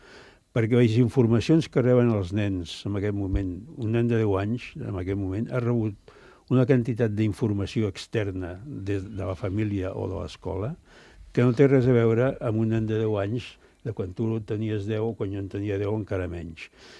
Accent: Barcelona, Catalonia, Spain; jo també soc de Gràcia, nascut a Gràcia, al meu carrer jugàvem al carrer sempre jugàvem al carrer

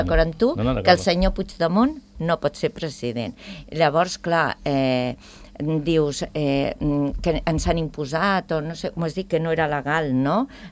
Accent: Catalonia, Spain; jo, com a catalana d'origen, de base...

